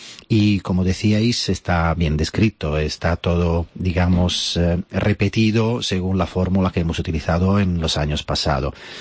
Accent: Italy; Spanish is a second language; Bueno, yo soy italiano y para mí Roma es la ciudad eterna, ¿no?

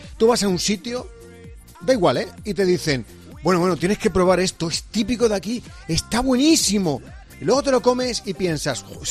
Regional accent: Madrid, Community of Madrid, Spain; yo soy de Madrid. Mis padres de Madrid. 3 de mis 4 abuelos de Madrid.

